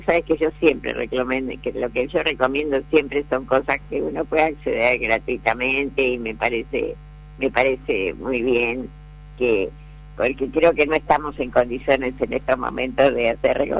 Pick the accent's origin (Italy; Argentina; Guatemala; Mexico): Argentina